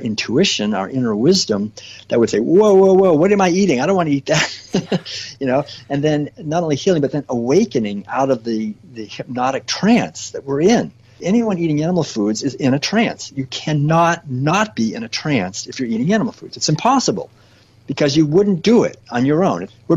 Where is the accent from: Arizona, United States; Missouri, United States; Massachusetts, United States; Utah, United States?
Massachusetts, United States; Boston; And growing up in Boston and being just who my some of my relatives were, quite wealthy